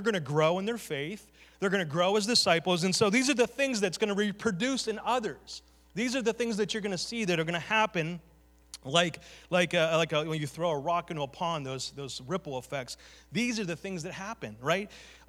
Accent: Beaver Falls, Pennsylvania, United States; I grew up in Beaver Falls. I understood some of it. Went to Geneva College.

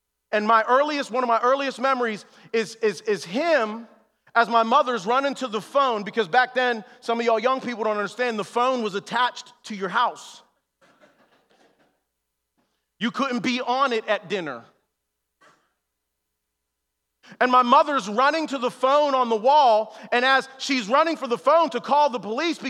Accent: North Braddock, Pennsylvania, United States; growing up in North Braddock, the oldest of three fatherless children, all from different daddies. All three of our fathers were black, and our mother is white.

